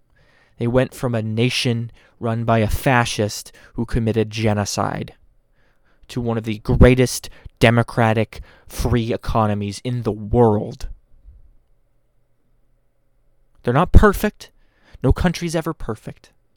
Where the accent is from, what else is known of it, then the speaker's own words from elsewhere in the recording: Winnipeg, Manitoba, Canada; I'm a Canadian. I'm a prairie kid. I'm from Winnipeg, Manitoba. I live on Treaty 1 territory, the original lands of the Anishinaabe, Cree, Oji-Cree, Dakota, and Dene people, and the homeland of the Métis Nation.